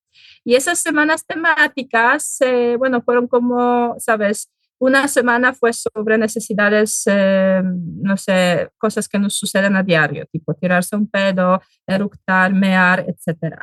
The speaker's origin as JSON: {"language": "Spanish", "country": "Poland", "second_language": "Spanish", "said": "pues soy de Polonia, soy polaca de pura cepa, entonces nada, aquí estoy enseñando español"}